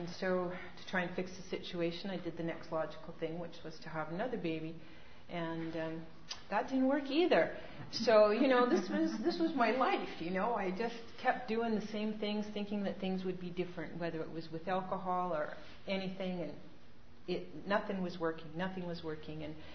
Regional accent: Regina, Saskatchewan, Canada; we ended up back in my hometown, which is Saskatchewan. I'm from Regina.

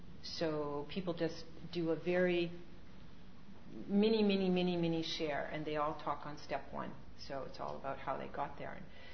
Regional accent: Regina, Saskatchewan, Canada; we ended up back in my hometown, which is Saskatchewan. I'm from Regina.

